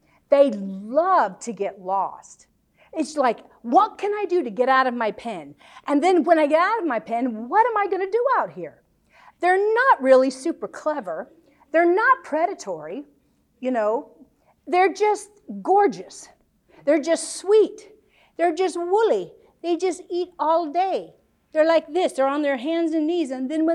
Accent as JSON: {"language": "English", "town": "Orlando", "region": "Florida", "country": "United States", "tie": "born or raised there", "lives_now": "Scotland", "said": "growing up in Orlando with Walt Disney and orange groves"}